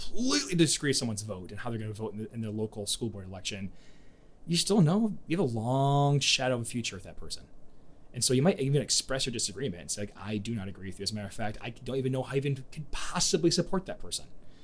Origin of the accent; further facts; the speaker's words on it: Wheaton, United States; I'm from Wheaton. I plan to be buried there.